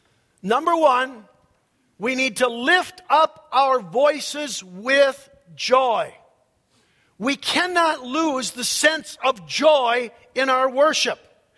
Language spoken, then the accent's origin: English; Rochester, Minnesota, United States; Growing up in the Assembly of God Church in Rochester, Minnesota, we were not accustomed to applauding in church.